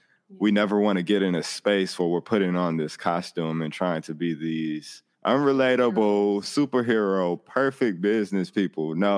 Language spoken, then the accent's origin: English; Chicago, Illinois, United States; I have a past growing up in Chicago.